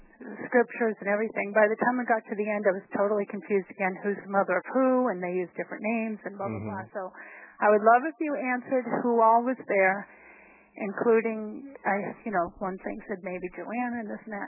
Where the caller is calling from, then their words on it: United States; from Washington.